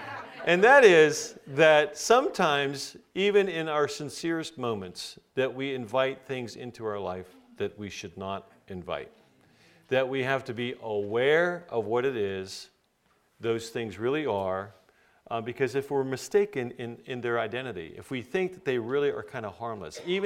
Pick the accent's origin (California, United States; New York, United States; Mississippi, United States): California, United States; San Diego; Yeah, born and raised in San Diego. I love San Diego.